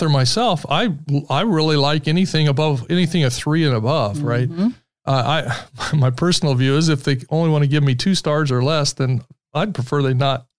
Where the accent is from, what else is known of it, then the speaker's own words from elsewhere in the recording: Indiana, United States; obviously growing up in Central Indiana myself, I'm intensely familiar with Indianapolis Motor Speedway and the Indy 500.